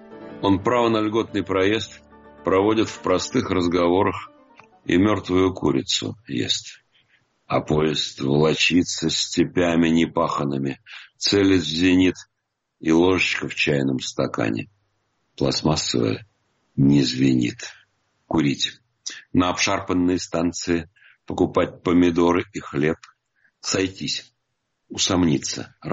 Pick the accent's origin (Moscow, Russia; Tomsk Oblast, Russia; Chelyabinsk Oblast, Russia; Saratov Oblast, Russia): Moscow, Russia; Я же вырос в Москве, но довольно часто ездил в Казахстан и в Ташкент, где у меня жили родные казахи.